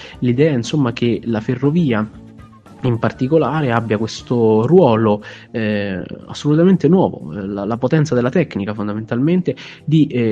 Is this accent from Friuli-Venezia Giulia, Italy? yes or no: no; Vicovaro, Lazio, Italy; Basta pensare per esempio che a Vicovaro, il mio paese